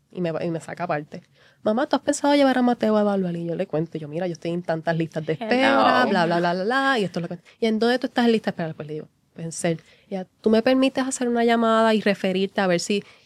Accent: Bayamón, Puerto Rico; Yo soy de Bayamón

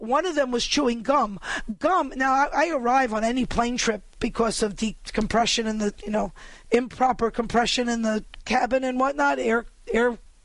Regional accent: New York, United States; So listen, I was raised in New York. A traffic signal is a suggestion to the pedestrian.

